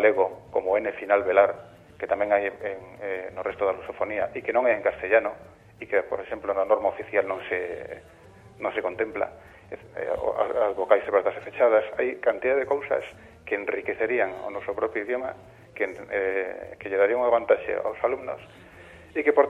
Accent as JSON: {"language": "Galician", "region": "Galicia", "country": "Spain", "said": "a verdade é que un como galego se pregunta"}